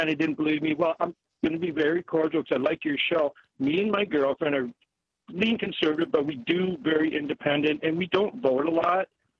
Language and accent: English; Madison, United States; I grew up in Madison. I'm a friend with a lot of people in the gay community.